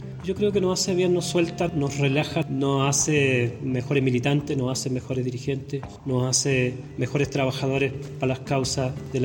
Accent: Chile; un movimiento muy importante que está ocurriendo en mi país, en Chile.

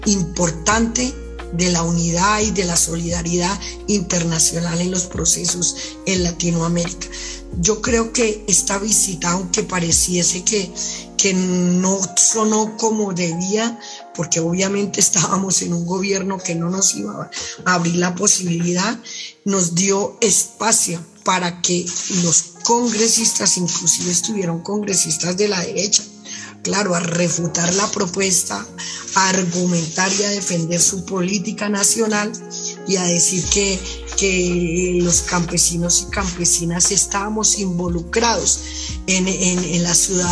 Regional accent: Colombia; además como colombianos y colombianas vivimos

